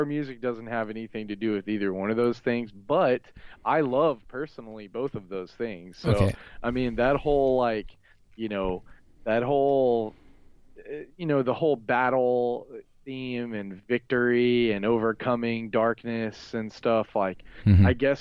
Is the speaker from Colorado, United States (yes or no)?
no; Fort Worth, Texas, United States; I'm from Fort Worth, Texas, you know. Like … I grew up on